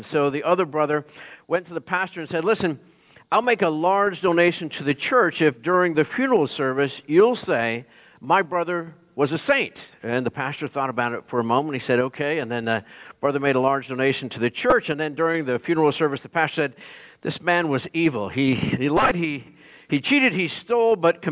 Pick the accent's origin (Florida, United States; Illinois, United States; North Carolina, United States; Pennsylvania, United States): Pennsylvania, United States; Pittsburgh; I grew up in the Pittsburgh area, and we were all Steelers fans.